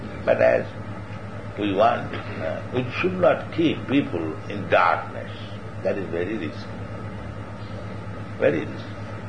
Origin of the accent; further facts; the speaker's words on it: India; English is a second language; I'm Indian. I'm Brahman.